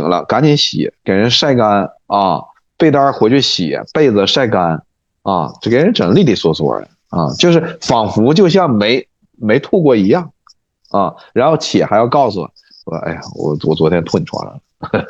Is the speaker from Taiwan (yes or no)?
no; Heilongjiang, China; 但是我觉得至少咱在东北那个方言就是已经越来越淡了。越来越淡了，就是本身咱黑龙江是没有什么味儿的